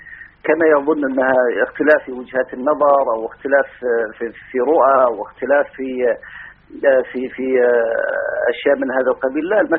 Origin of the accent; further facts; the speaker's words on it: Saudi Arabia; عندنا في المملكة العربية السعودية وفي الوطن العربي